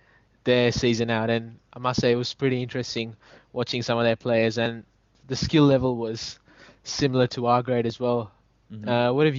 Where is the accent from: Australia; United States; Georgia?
Australia; from Australia.